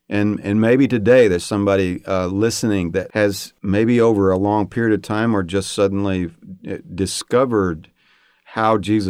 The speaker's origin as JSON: {"language": "English", "region": "Texas", "country": "United States", "said": "because I came from Texas originally."}